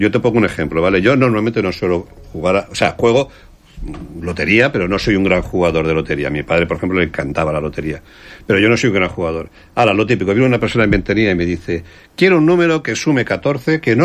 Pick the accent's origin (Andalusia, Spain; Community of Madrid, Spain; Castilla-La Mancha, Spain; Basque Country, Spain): Community of Madrid, Spain; Madrid; also born or lived in Brazil; Somos de Madrid y mi padre siempre quiso vivir en Benidorm.